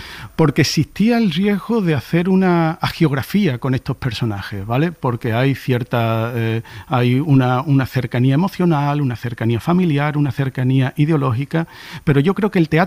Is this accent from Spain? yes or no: yes; Andalusia, Spain; de mi pueblo, que es un pueblo cercano a Prado del Rey